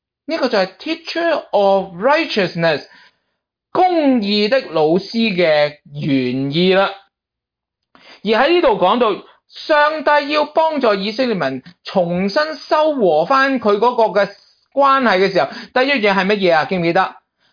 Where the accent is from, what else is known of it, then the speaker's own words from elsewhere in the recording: China; 所以我哋中国人都有句说话，教仔咧就唔好等啊